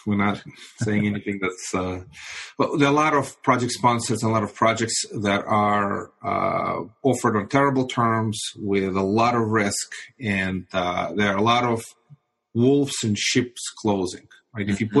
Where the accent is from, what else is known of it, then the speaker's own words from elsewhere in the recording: Moldova; first language ru; English is a second language; now in Brooklyn, United States; Originally, I immigrated from the former Soviet Union, Republic of Moldova. Mm. But Russian is my native tongue.